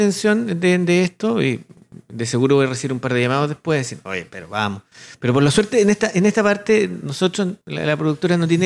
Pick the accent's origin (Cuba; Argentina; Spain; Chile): Chile